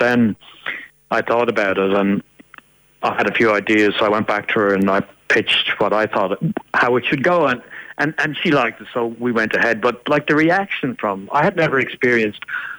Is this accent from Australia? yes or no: no; Ireland; they're Irish, and I'm Irish